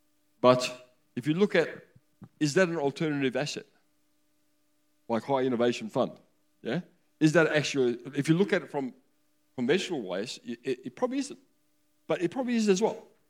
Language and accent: English; Australia; we come from Australia, which we think is the most regulated country in the world.